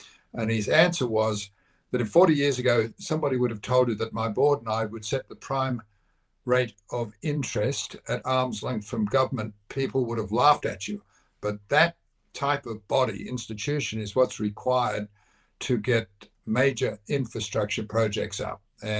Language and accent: English; Narrabeen, New South Wales, Australia; Yep, I'm a Northern Beaches boy from Narrabeen.